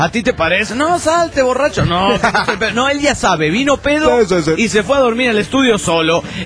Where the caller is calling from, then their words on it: Oaxaca, Mexico; soy papá de Bebolinas desde Oaxaca, México.